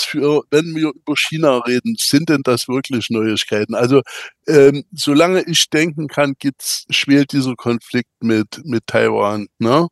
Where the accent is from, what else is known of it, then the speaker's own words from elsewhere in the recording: East Germany, Germany; ich komme ja aus dem Osten und ich habe ja 29 Jahre Marktwirtschaft, Planwirtschaft live miterlebt